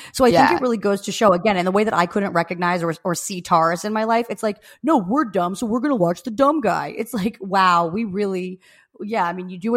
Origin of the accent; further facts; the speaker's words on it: New Jersey, United States; We're from Jersey.